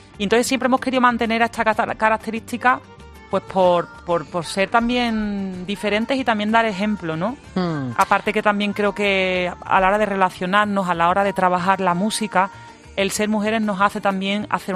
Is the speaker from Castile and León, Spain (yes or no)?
no; Andalusia, Spain; now in Barcelona, Spain; como nosotras también vivimos en Cataluña y somos andaluzas.